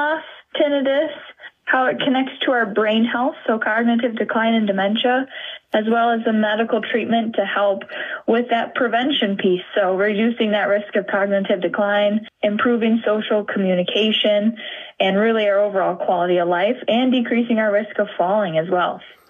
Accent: Minnesota, United States; I grew up in Minnesota, 5 hours north of here

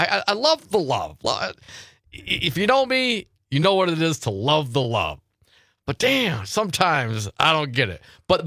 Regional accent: Michigan, United States; born there; KZU, my home state. I was born in Michigan.

